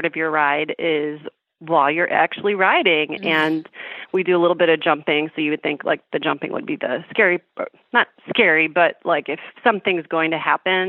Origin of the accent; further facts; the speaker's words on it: Chicago, Illinois, United States; Like if you've ever lived where it snows and the ice, I'm from Chicago.